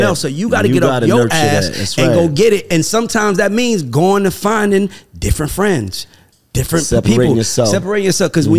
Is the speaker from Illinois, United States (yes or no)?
no; Bronx, New York, United States; I grew up in Patterson Projects in the Bronx, and I remember we was all poor